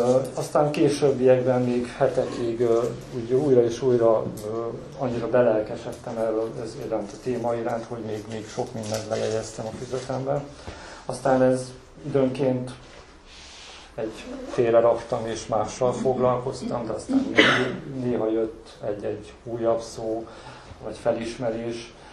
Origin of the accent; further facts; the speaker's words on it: Hungary; Tehát az, hogy én magyar vagyok, lehet, hogy csak azért születhetett meg ez a könyv, mert hogyha én német vagyok, vagy angol vagyok, vagy bármilyen más nyelven beszélek